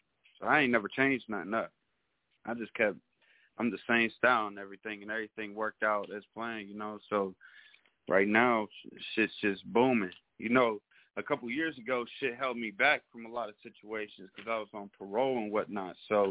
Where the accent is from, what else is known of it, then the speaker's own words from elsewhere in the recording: Pittsburgh, Pennsylvania, United States; I'm from Pittsburgh, PA.